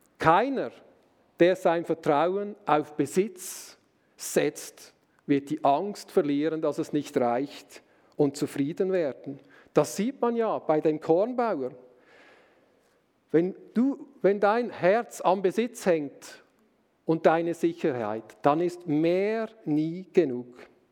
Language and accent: German; Switzerland; und das können wir ja auch als Schweizer